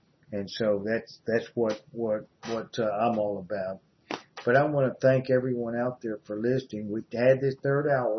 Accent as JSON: {"language": "English", "country": "United States", "said": "and I'm from the Republic right here, you could say, in America."}